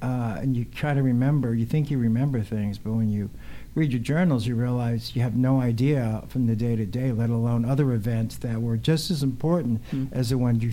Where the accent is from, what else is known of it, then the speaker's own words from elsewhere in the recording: Brooklyn, New York, United States; But, you know, growing up in Brooklyn, I had athletic talents. I loved baseball.